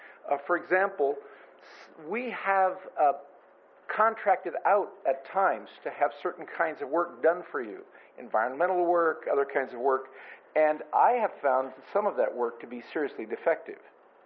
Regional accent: Nipomo, California, United States; I'm from Napomo.

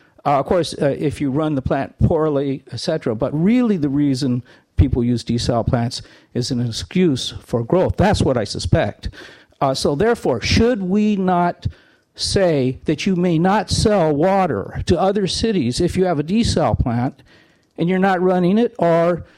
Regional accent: Morro Bay, California, United States; I'm from Morro Bay, and my questions are not organized

